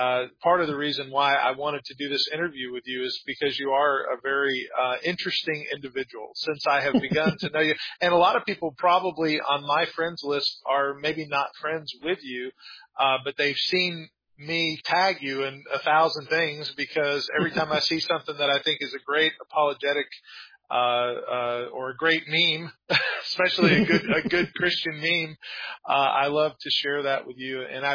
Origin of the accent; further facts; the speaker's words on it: Callahan, Florida, United States; Well, I was born in Jacksonville, and I've never Callahan is right outside of Jacksonville, is where I grew up.